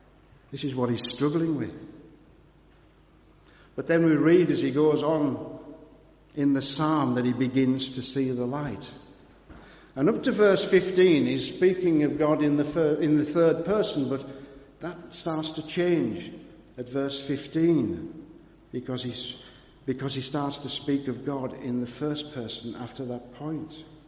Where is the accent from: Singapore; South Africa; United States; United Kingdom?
United Kingdom; Oh, we don't do that. We're British.